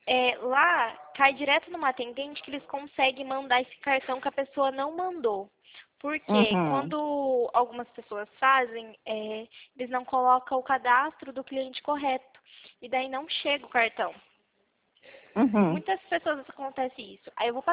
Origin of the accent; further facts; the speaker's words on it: Paraná, Brazil; Eu sou do Paraná.